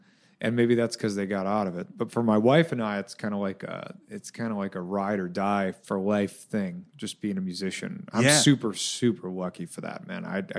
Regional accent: Dearborn, Michigan, United States; also born or lived in Ann Arbor / Milwaukee; No, I'm from Michigan. I was born in Ann Arbor, and I was raised in, like, Dearborn, Detroit area, and then kind of moved all over, and then I ended up going to high school in Milwaukee.

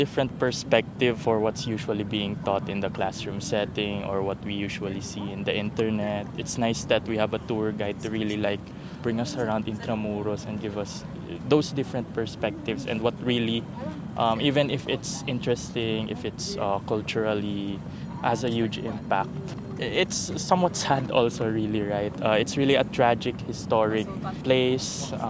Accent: Pasig, Metro Manila, Philippines; Yeah, I'm from Pasig.

